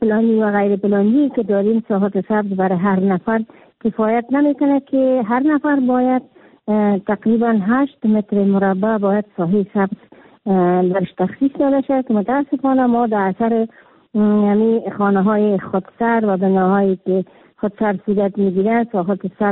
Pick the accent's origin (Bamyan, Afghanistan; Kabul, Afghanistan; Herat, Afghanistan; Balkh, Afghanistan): Kabul, Afghanistan; در شهر کابل، که خودم یک کابلی هستم